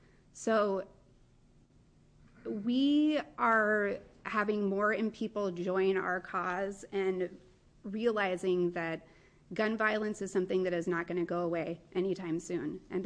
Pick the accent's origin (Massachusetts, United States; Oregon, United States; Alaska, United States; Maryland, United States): Oregon, United States; Albany; I am from Albany, Oregon.